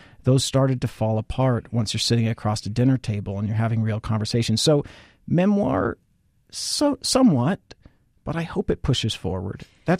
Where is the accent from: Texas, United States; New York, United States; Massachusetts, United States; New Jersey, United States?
Texas, United States; You know, you learn as a Texan to stand up straight and tall and strong, defend yourself, and demand the full thing.